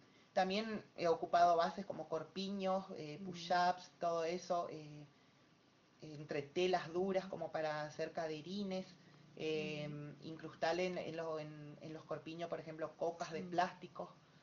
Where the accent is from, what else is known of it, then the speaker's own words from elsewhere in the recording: San Javier, Misiones, Argentina; now in Posadas, Argentina; soy de San Javier.